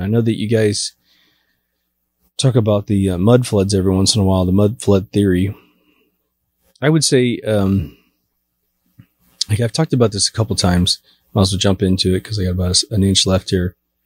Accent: Kansas, United States; I'm from Kansas.

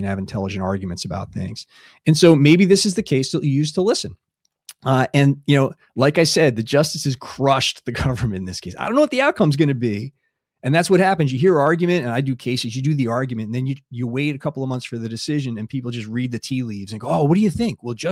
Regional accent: United States; just as an American, it's good to listen to that once

